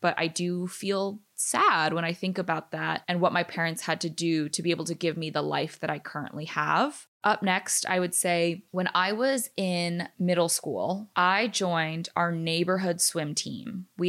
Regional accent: United States; born there; first language English; because I was born in America and I have the sense of entitlement that, hey, I am a by birth citizen. I deserve to be here. I speak the language. I am a, you know, native English speaker.

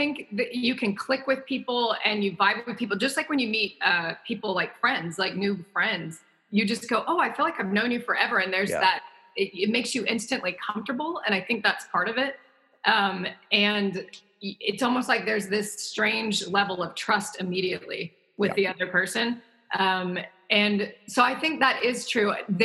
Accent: the South, United States; But back then, especially me growing up in the South, that was not a thing.

